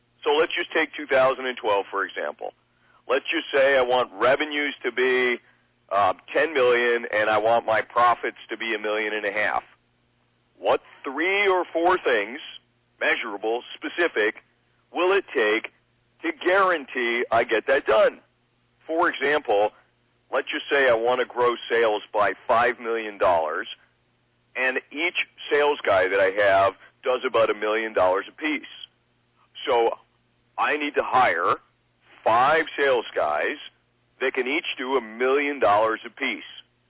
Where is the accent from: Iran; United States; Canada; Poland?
Canada; as a Canadian we would say, move the puck down the ice.